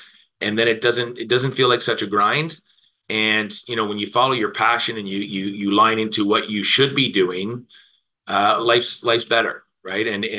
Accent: Oshawa, Ontario, Canada; But Whitby, Ontario, born and raised in Oshawa, Whitby area, playing sports all my life

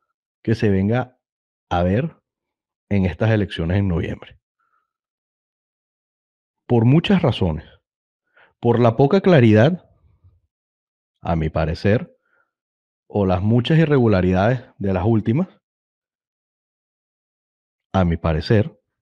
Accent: Venezuela; yo como venezolano sé lo que son capaces de hacer

